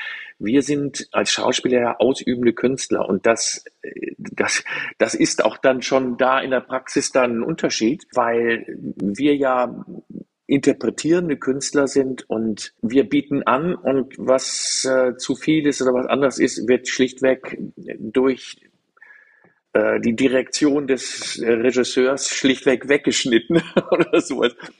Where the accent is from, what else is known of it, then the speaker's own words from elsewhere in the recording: Germany; Also, wir sind ja auch Deutsche, wir haben ja erst immer die Angst vorweg, was kann da alles uns passieren?